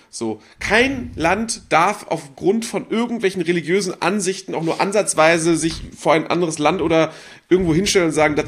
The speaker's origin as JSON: {"language": "German", "country": "Germany", "tie": "born there", "said": "Ich bin in Deutschland geboren."}